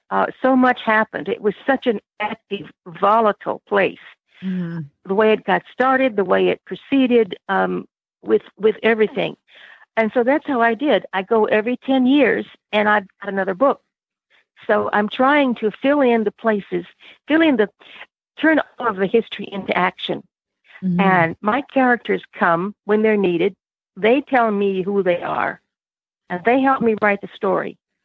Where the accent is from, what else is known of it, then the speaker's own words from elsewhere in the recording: South Carolina, United States; I grew up in the South, in the South Carolina. It's my heritage.